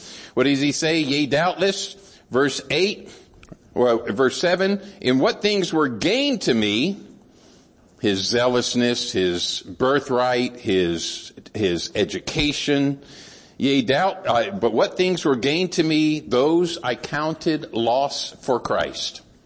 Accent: United States; It's like, man, the Lord was good, and I was born here, and I was able to have opportunity.

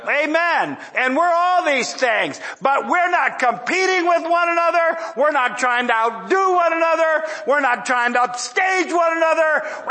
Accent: Ireland; And number two, I'm Irish. I don't even agree with myself sometimes.

